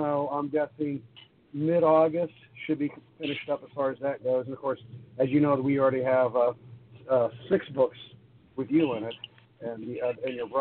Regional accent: California, United States; Talking about egos, I grew up actually near Hollywood

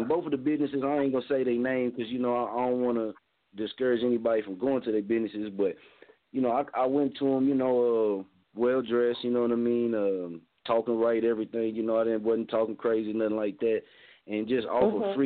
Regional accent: Muskogee, Oklahoma, United States; Like I tell people, I'm from Muskogee, so we done been in a lot of different situations

